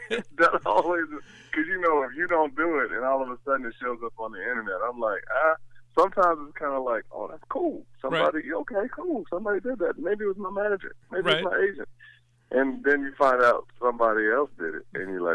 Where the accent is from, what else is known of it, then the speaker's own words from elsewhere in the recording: Chicago, Illinois, United States; Who we grew up in Chicago, and we used to play football in the front yard.